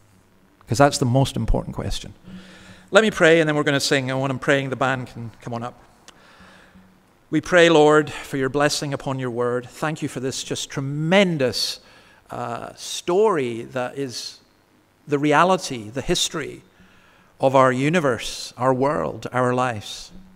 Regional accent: Scotland, United Kingdom; I'm a Scotsman

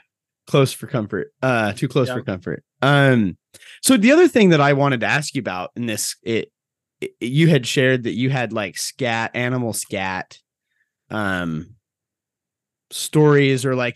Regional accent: Montana, United States; You know, I grew up in Montana and we definitely, you know, scat for hunting.

